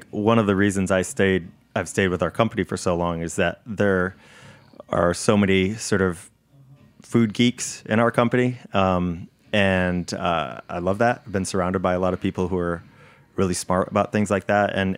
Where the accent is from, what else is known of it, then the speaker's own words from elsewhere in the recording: Connecticut, United States; I mean, I grew up in Connecticut, to me down south was Manhattan.